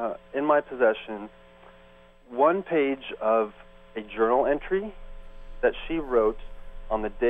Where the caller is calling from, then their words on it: Portland, Oregon, United States; Portland, Oregon.